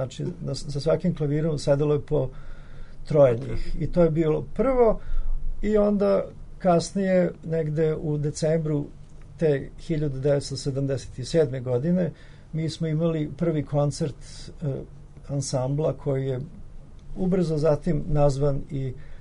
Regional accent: Belgrade, Serbia; moved away; krajem 70-ih godina ja sam iz Beograda otišao u Pariz

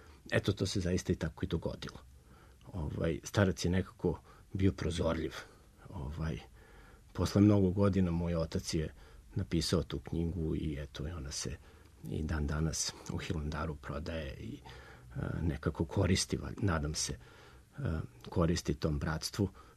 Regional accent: Serbia; nego da smo eto sad pod njihovom visokom zaštitom tu kao Srbi tako stigli u poslednji trenutak i tako lepo i dobro primljeni.

